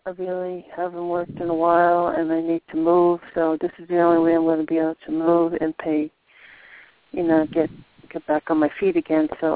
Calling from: Florida, United States; from Florida.

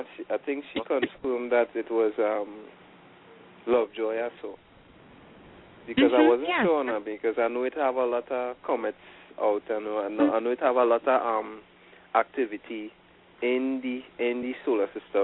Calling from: Trinidad & Tobago; I'm calling from Trinidad.

